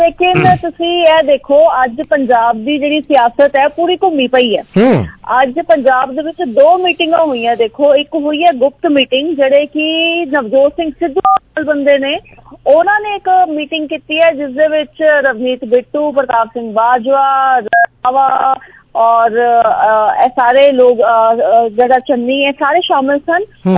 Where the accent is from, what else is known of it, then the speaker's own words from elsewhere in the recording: Amritsar, Punjab, India; ਦੇਖੋ ਮੈਂ ਅੰਮ੍ਰਿਤਸਰ ਤੋਂ ਹੀ ਹੈਗੀ ਹਾਂ, ਮੈਂ ਉੱਥੇ ਹੀ ਜੰਮੀ ਪਲੀ ਹਾਂ